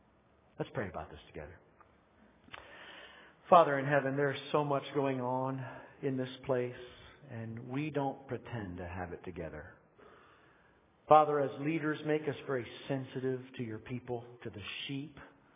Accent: Northeast, United States; And growing up in the Northeast, few are more intense than Army, Navy.

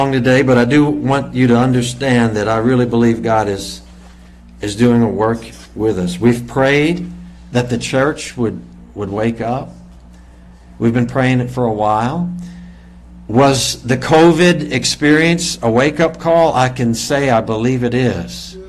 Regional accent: New Orleans, Louisiana, United States; because being born and raised in New Orleans, it was like, well, we're here.

